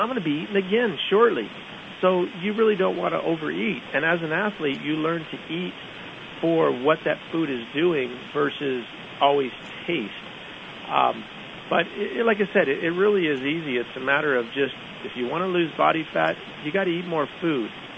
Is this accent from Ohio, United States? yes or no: yes; Ohio, United States; I came from Ohio. We didn't do cardio.